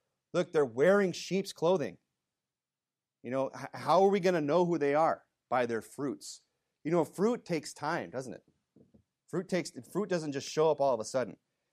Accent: Michigan, United States; I know I came from Michigan with places like Glen Arbor, you know, and Ann Arbor, but that doesn't make me an arborist

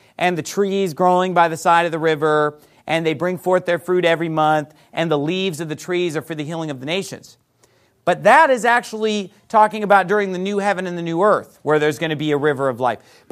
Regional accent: Sacramento, California, United States; because I'm from Sacramento, California. And in Sacramento, there's a great river going through Sacramento.

